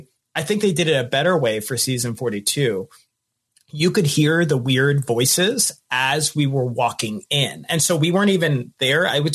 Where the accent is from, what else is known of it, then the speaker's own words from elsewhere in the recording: Atlanta, Georgia, United States; So High is from Atlanta. I'm from Atlanta.